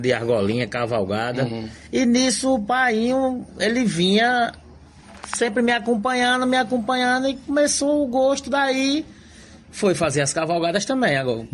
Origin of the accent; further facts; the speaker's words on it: Várzea Nova, Bahia, Brazil; Eu sou nascido e criado em Várzea Nova mesmo, vindo da lida de Cinzal.